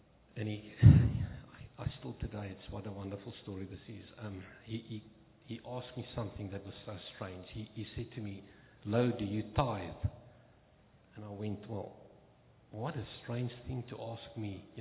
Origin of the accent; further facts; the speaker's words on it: South Africa; moved away as an adult; now in Australia; As Pastor Frank was saying, I'm a South African. I got married in 1987, and in 1997, we moved to Australia.